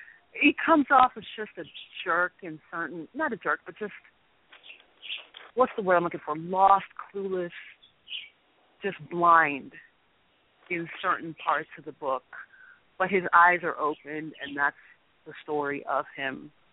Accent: Miami, Florida, United States; I mean, I grew up in Miami, so I'm a Miami Dolphins fan

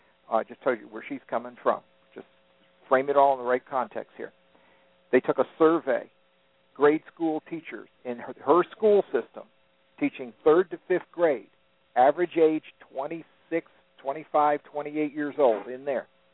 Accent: Connecticut, United States; Remember, I'm from Connecticut.

